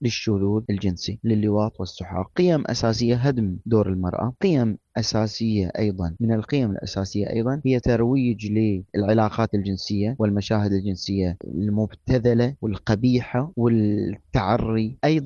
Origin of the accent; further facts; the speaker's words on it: Bahrain; عندنا في البحرين